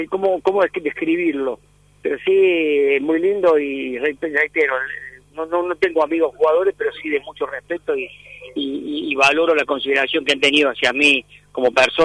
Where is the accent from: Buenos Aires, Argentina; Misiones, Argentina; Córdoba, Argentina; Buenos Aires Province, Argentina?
Córdoba, Argentina; Río Ceballos; yo nací en Río Ceballos, en Córdoba. Ahí viví con mi viejo, y cuando yo hacía la secundaria, yo iba a la secundaria de noche, porque había un solo colegio en Río Ceballos.